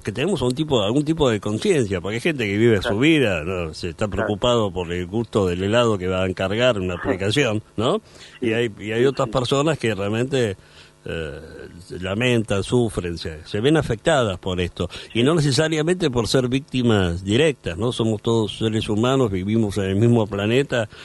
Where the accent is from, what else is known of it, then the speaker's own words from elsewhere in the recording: Buenos Aires, Argentina; Como era Buenos Aires, donde yo nací y me crié, ¿no?